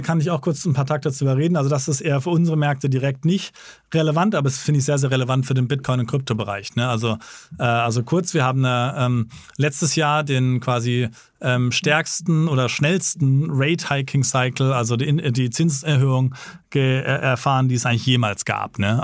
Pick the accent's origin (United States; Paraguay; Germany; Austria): United States; Also als Amerikaner meinen Job zu machen, also Amerikaner sind in vielen Mittleren Osten, zum Beispiel Ländern, nicht ganz so willkommen wie jetzt irgendwie neutrale Europäer.